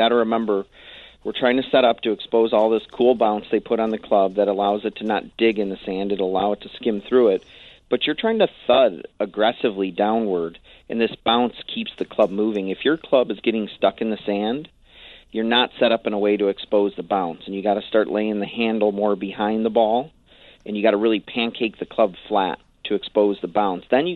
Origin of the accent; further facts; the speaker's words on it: Crystal Lake, Illinois, United States; I grew up in Crystal Lake, Illinois, and somebody was exposed to golf through municipal golf